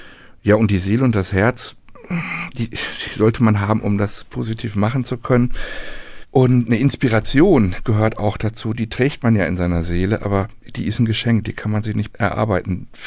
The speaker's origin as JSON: {"language": "German", "town": "Gelsenkirchen", "region": "North Rhine-Westphalia", "country": "Germany", "tie": "born or raised there", "said": "Und dann gab es 2019 eine Ausstellung in Gelsenkirchen, in meiner Heimatstadt."}